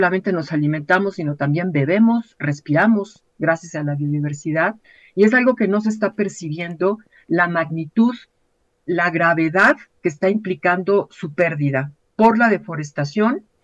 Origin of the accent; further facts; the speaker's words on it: Mexico; a los compromisos que tenemos como mexicanos que hemos establecido frente al mundo